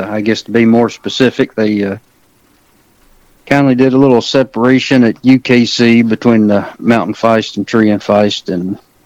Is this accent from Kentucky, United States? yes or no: yes; Danville, Kentucky, United States; now in Dexter, United States; I'm originally from Central Kentucky, Danville, Kentucky, and I moved down here to Dexter, Kentucky about 2 years ago.